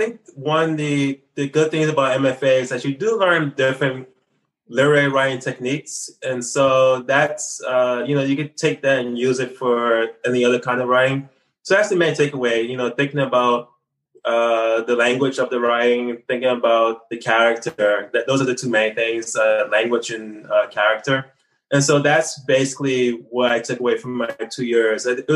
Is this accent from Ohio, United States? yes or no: no; New Orleans, Louisiana, United States; also born or lived in South Korea; now in Taipei, Taiwan; I am originally from America. For your audience, may not know, it's New Orleans. It's actually fairly common, like a fairly well-known place, Louisiana. And I came out here to Asia about 11 years ago, and I was 10 years in South Korea